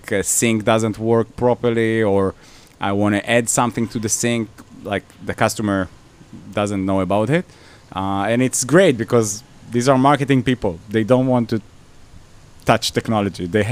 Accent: Israel; also born or lived in Mexico City; and after 6 months, we moved back to Israel. I'm Israeli. Like, my parents just been there for a few years. Now for the past 7 years, I'm living in Tel Aviv. Recently, I just left the center of the city.

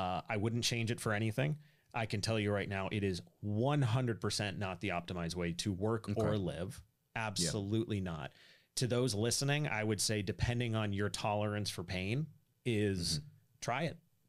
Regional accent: Boston, Massachusetts, United States; I'm originally from Boston. I went back up there.

